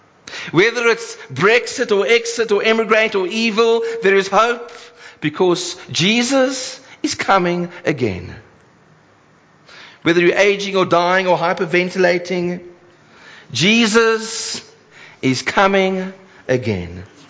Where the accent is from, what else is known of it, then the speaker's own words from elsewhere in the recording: Cape Town, Western Cape, South Africa; in which I grew up in Cape Town.